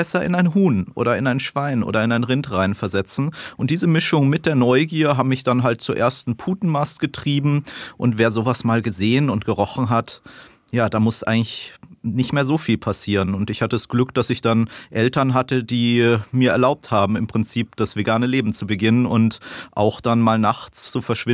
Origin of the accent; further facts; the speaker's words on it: Bavaria, Germany; Ich bin im Chiemgau aufgewachsen, also wirklich so tiefstes Oberbayern.